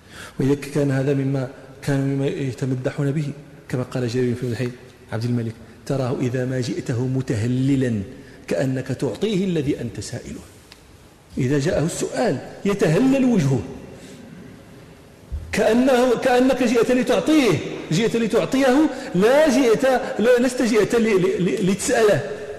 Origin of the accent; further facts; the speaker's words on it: Morocco; من قبيلة المشهورة عندنا في المغرب